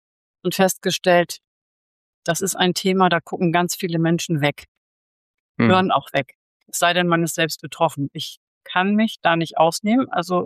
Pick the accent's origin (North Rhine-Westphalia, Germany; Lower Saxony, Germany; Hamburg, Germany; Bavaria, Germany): Hamburg, Germany; ich komme aus Hamburg.